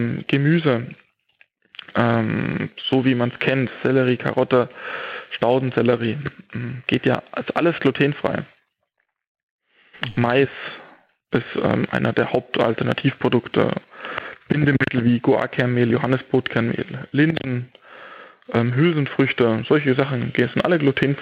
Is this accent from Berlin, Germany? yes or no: no; Hammelburg, Bavaria, Germany; Ich habe, ich glaube, in meinem 11. Lebensjahr damals angefangen durch unseren Nachbarn Schwimmkurs zu machen bei der Wasserwacht bei uns in Hammelburg.